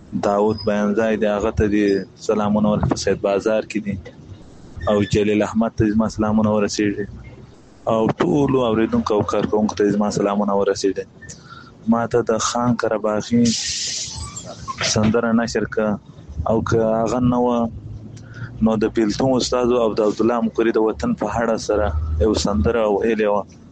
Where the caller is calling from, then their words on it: Iran; خو زه دلته موږ په ایران کې یو.